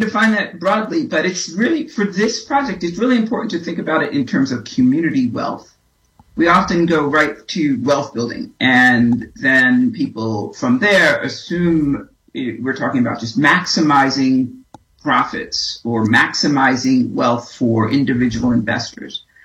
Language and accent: English; New York City, New York, United States; now in Chicago, United States; I'm originally from New York, and I still see that as home. I've been in Chicago 8 years, but I guess once a New Yorker, always a New Yorker. So that's where I spent most of my life.